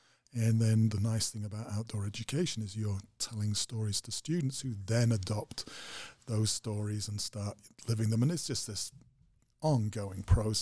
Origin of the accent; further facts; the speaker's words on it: Wales, United Kingdom; I was born in Wales. I was raised on the folklore of the local mountains, sea and rivers